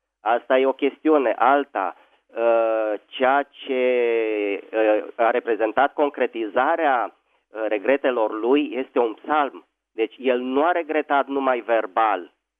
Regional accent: Bucharest, Romania; din București.

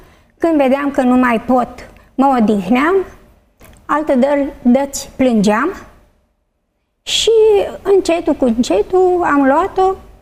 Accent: Suceava, Suceava County, Romania; moved away as an adult; now in Bucharest, Romania; acum 24-25 de ani ne-am mutat de la Suceava, ne-am mutat în București.

